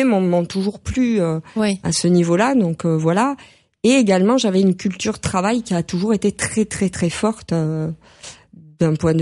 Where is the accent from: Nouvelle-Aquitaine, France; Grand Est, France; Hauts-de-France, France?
Nouvelle-Aquitaine, France; je suis très, très attachée à la maison familiale dans laquelle mm-hmm. j'ai grandi dans les Landes.